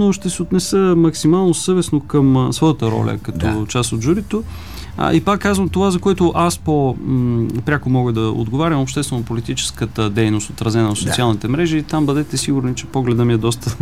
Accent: Stara Zagora, Stara Zagora Province, Bulgaria; Това е запазването на един голям парк в моя роден град, Стара Загора

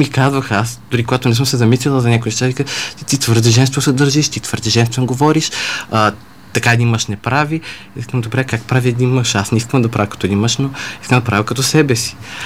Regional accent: Moscow, Russia; now in Sofia, Bulgaria; Няма да казвам години по очевадни причини. Живея в София, родом съм от Москва, работя в кол-център в София, живея с моите родители

